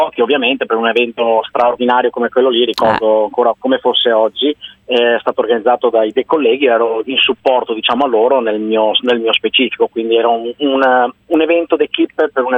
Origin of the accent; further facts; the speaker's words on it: Venice, Veneto, Italy; Le lenticchie purtroppo noi nel nord, io sono veneziano